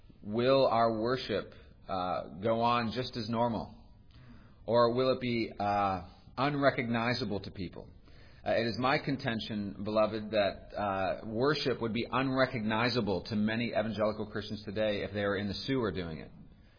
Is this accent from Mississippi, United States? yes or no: no; California, United States; now in Charleston, United States; I grew up in California. I was converted at Clemson University in South Carolina. I feel like a South Carolinian. I married a South Carolina girl, hence that's where I'm living now, in Charleston.